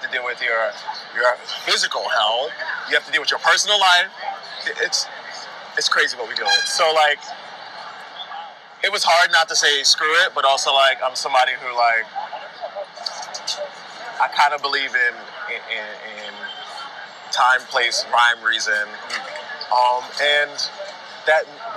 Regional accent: New York City, New York, United States; I grew up in New York City and I was part of the Boys Choir Harlem.

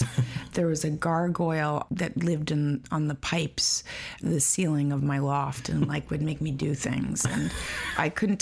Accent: New York City, New York, United States; I grew up on Crosby Street, mm-hmm, in Soho.

